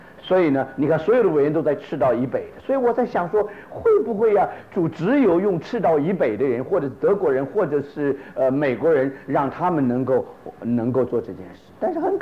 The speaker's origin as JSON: {"language": "Chinese", "country": "Brazil", "said": "我是从巴西来的"}